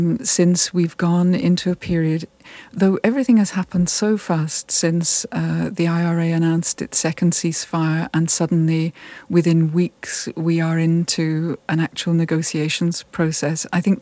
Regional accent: United Kingdom; I'm Catholic, and in some quarters of the Catholic community, I'm regarded a little bit suspiciously because I'm British.

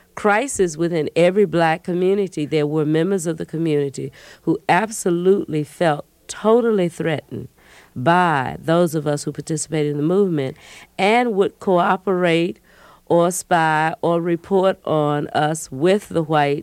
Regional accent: Albany, Georgia, United States; I grew up in Albany. I never knew that there was anything different about the choral congregational style in Albany.

